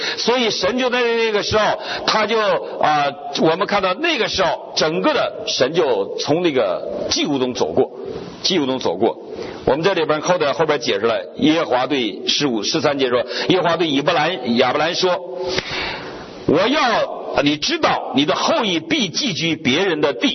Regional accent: China; 其实我们中国人过去献祭的时候，给那些怪力乱神也是用猪嘛

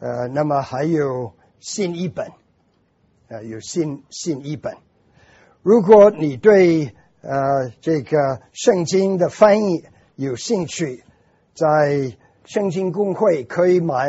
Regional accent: Kaifeng, Henan, China; born there; moved away; 第一次回到中国的时候，已经离开有34年，我是在中国出生的，在河南开封。

